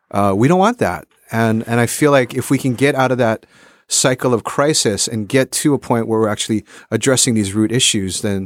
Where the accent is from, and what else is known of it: Honolulu, Hawaii, United States; born or raised there